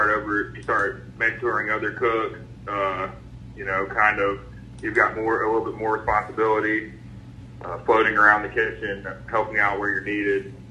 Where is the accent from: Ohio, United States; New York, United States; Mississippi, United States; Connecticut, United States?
Mississippi, United States; Ocean Springs; You know, I'm a lifelong resident of the Mississippi Gulf Coast. I was born in Ocean Springs, Mississippi